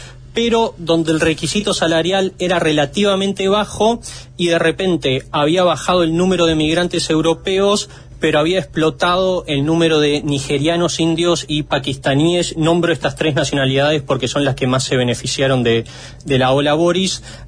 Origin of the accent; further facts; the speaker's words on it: Uruguay; now in United Kingdom; porque como uruguayo siempre estuve en la fila más larga